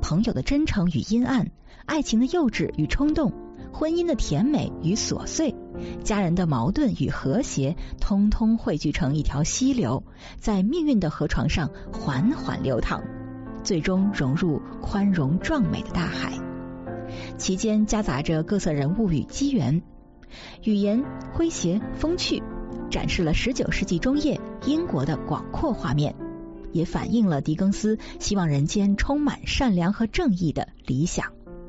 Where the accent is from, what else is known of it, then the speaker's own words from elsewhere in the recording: United States; 排在第43名的也是一部我们美国人非常熟悉的小说